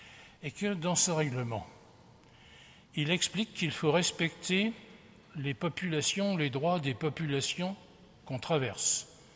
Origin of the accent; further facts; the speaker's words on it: Cambrai, Hauts-de-France, France; écoutez-moi, je suis de Cambrai.